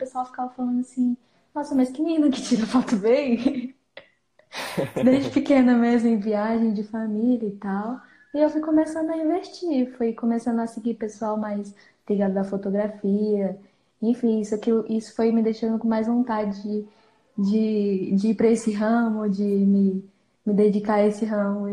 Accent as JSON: {"language": "Portuguese", "town": "Planaltina", "region": "Federal District", "country": "Brazil", "said": "Eu tenho 17 anos. E sou de Brasília, na verdade, Planaltina, que fica no entorno de Brasília."}